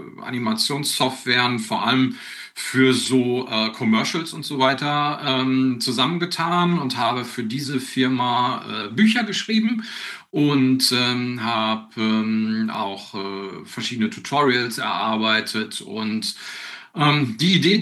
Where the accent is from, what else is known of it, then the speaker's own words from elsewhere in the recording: Bochum, North Rhine-Westphalia, Germany; now in Gescher, Germany; Also gebürtig komme ich aus Bochum, also Großstadtkind, bin dann aber irgendwann aufs Land gezogen und bin situativ mittlerweile beheimatet im schönen Münsterland, Ecke Coesfeld, Gescher.